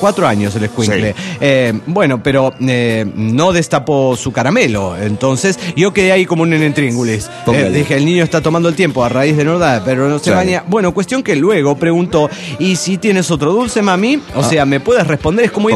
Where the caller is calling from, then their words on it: Dallas, Texas, United States; de Dallas, Texas.